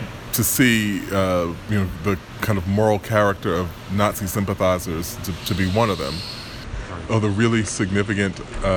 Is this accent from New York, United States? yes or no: yes; New York City, New York, United States; of course, I'm a New Yorker, native New Yorker